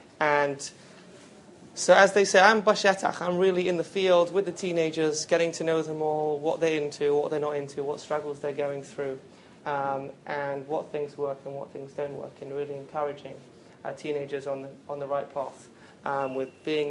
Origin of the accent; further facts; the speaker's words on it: New England, United States; but I'm from New England. I live in Boston.